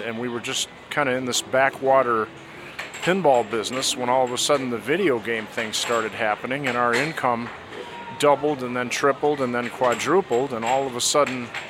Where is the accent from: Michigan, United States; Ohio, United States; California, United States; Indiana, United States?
Michigan, United States; So I grew up in Michigan, and there, you know, it was just the allure of doing something evil and winning something for doing nothing.